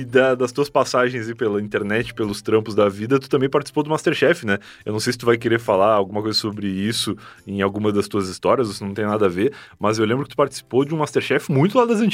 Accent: Rio Grande do Sul, Brazil; moved away; eu saí do Rio Grande do Sul, vim morar sem gaúchos por perto, né?

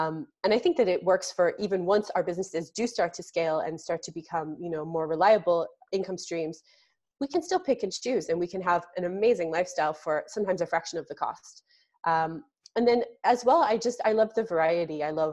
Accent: Canada; Now, I'm a Canadian, but I don't specialize in Canadian tax.

